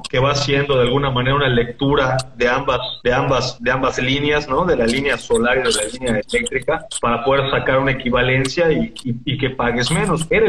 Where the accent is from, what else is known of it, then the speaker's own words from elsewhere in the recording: Mexico; Como mexicanos o como directores de los negocios o como gerentes